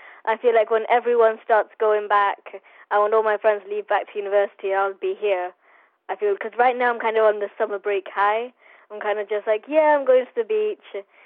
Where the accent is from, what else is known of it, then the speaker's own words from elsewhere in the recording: Gibraltar; I've always enjoyed being British. I think that's a good message.